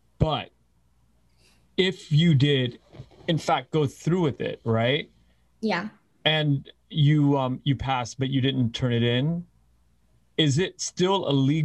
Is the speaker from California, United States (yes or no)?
yes; Los Angeles, California, United States; I grew up in LA. I grew up in Koreatown